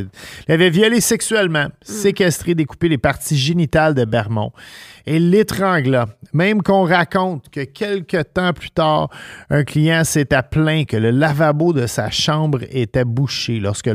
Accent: Amqui, Quebec, Canada; L'histoire se passe dans ma ville natale, Amqui. Une petite ville où la tranquillité règne et que la confiance entre citoyens est naturelle.

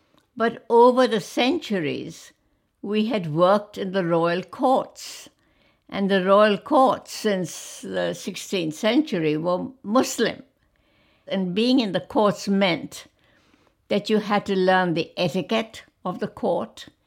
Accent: India; born there; I was born in 1933 in British India. So we were very much a colony at that time.

